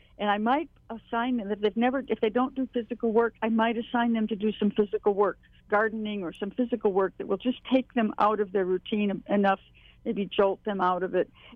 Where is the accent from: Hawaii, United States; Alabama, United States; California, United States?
Hawaii, United States; I grew up in Hawaii